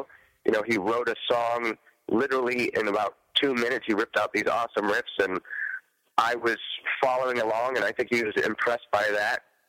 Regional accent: Detroit, Michigan, United States; He had a band, and I started playing it as a young buck growing up in Detroit.

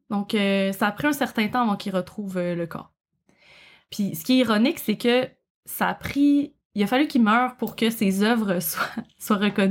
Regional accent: Quebec, Canada; accent: Quebec; j'imagine que vous reconnaissez mon accent. Je viens du Québec. Je vis au Québec et je viens du Québec.

